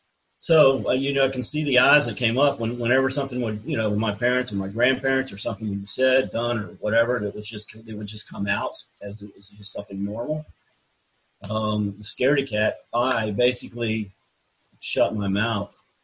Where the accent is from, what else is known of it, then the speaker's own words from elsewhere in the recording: the South, United States; now I'm 59 years old. I grew up in the South.